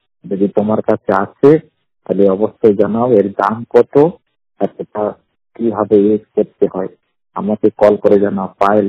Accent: Allahabad, Uttar Pradesh, India; আমার বাড়ি হলো উত্তরপ্রদেশ জেলা এলাহাবাদ।

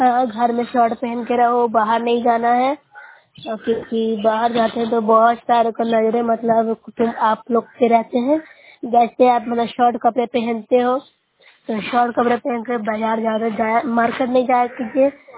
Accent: Bihar, India; मैं नूसरा ब्लॉक से हूँ, जिला नालंदा से बोल रही हूँ।

